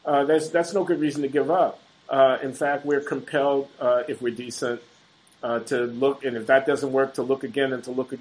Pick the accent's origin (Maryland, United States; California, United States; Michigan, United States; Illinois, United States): Illinois, United States; Chicago; That's the kind of community that I grew up in on the South Side of Chicago.